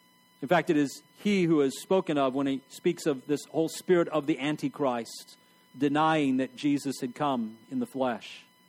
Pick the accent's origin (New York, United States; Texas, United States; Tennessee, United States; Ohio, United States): Texas, United States; El Paso; I'm from West Texas, okay? I'm from El Paso, Texas. I know nothingness. Okay, I know vast expanses, hundreds of miles of nothingness.